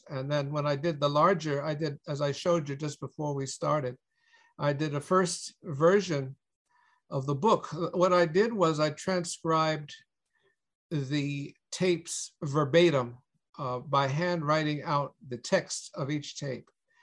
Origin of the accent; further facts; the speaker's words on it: Southampton, New York, United States; I was born and raised in Southampton, and we lived on the Shinnecock Reservation in Southampton.